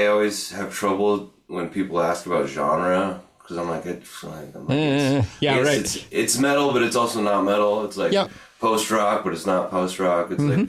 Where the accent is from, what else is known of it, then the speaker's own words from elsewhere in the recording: Burley, Idaho, United States; Yeah, and I'm from Burley, and then I came up to Boise to go to college.